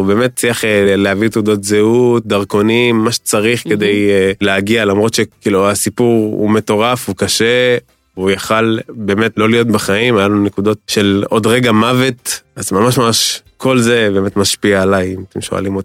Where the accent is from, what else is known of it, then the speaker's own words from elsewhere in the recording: Kfar Saba, Central District, Israel; born there; כן, פה, בכפר סבא.